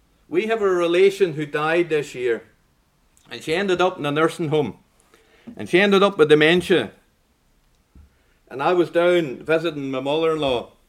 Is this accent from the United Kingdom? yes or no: yes; Northern Ireland, United Kingdom; now in Scotland; When I came over here from Northern Ireland, I was amazed at all the wee roads and stuff around Dumfries and Galloway.